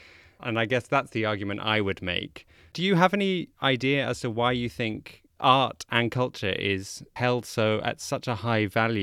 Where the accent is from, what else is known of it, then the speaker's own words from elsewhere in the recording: United Kingdom; with our background as two British people who now live outside Britain on the continent.